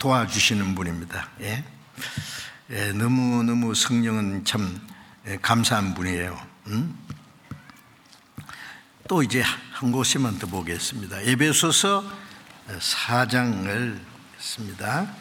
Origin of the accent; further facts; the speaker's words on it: South Korea; 나도 한국 사람이지만 한국 사람 대단한 거예요.